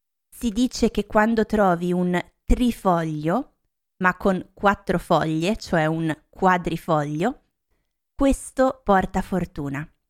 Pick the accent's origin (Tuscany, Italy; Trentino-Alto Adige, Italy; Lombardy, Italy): Lombardy, Italy; Oggi parlo della mia regione d'origine, la Lombardia.